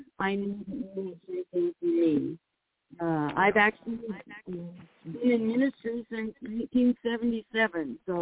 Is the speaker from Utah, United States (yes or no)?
yes; Utah, United States; moved away; also born or lived in Tulsa, Oklahoma; so growing up in Utah, I actually moved to Tulsa, Oklahoma in 1982.